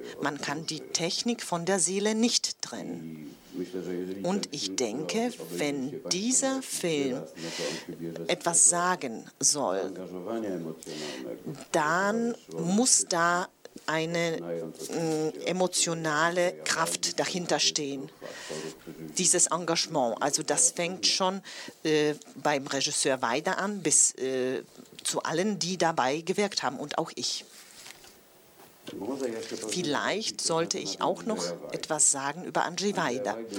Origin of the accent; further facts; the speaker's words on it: Poland; Ich bin aufgewachsen in Zeiten, als Polen Teil des Sowjetblocks war.